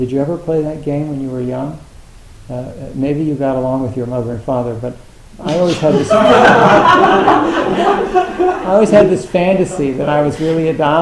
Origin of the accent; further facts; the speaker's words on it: New Jersey, United States; if instead of growing up in New Jersey, we'd grown up in Montana